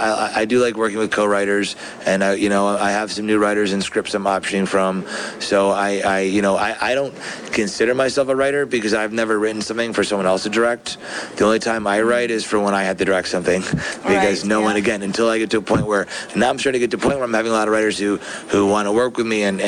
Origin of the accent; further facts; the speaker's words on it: Michigan, United States; To me, producing, editing, directing, and cinematography, when I grew up in Michigan, was the same.